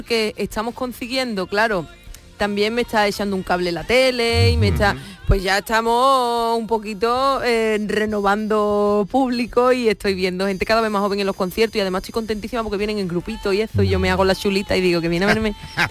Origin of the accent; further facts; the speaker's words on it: Andalusia, Spain; Sipiona, que está muy cerca de mi pueblo. Sevilla me come más lejos.